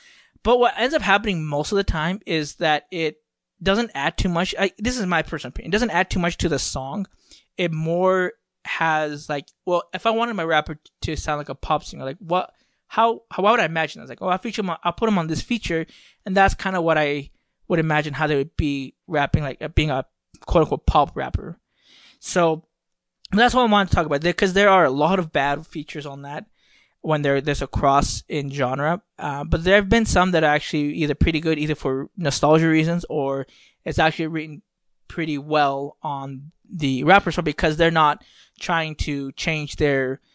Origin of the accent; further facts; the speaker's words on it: the South, United States; I'm from the South. Like, we should collaborate on something because we're both from the South.